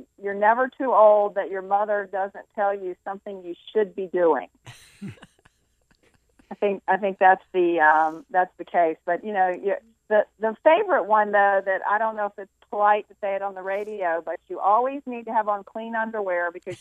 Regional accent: Roanoke, Virginia, United States; I grew up in Roanoke, Virginia.

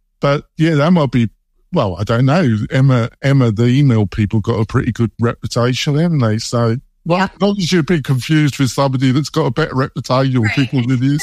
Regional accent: England, United Kingdom; obviously I'm English. Come on, England, you can win European on Sunday.

